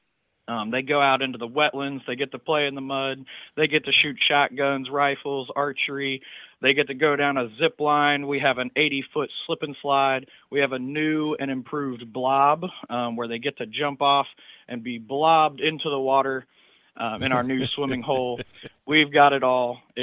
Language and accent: English; North Carolina, United States; So I grew up in North Carolina, went to camp ever since I was about 8 years old, always knew that I wanted to be a camp director.